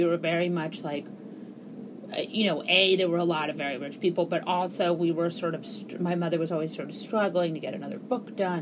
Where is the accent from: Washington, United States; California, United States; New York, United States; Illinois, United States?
New York, United States; New York City; You know what's funny is I grew up in New York and my parents grew up in New York and my grandparents grew up in New York.